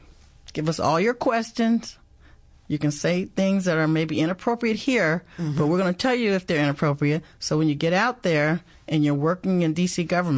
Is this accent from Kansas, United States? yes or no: no; Maryland, United States; I grew up in Maryland. I went to college at Spelman in Atlanta. And then I came back and worked in D.C. and I worked in the entire region.